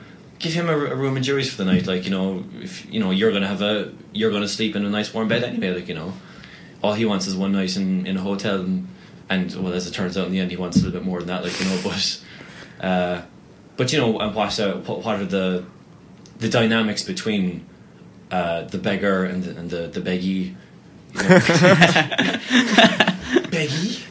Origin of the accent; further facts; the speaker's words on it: Castleisland, County Kerry, Ireland; I'm from Castle Island in Kerry, which is just very near to Tralee.